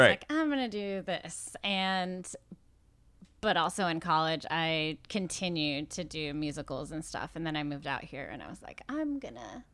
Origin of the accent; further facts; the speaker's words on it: Pittsburgh, Pennsylvania, United States; I grew up in Pittsburgh. There's actually 3 different temples there right now.